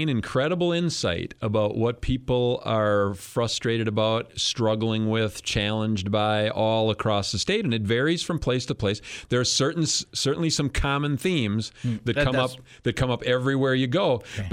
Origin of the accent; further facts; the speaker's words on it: Wisconsin, United States; And I grew up in Clark County.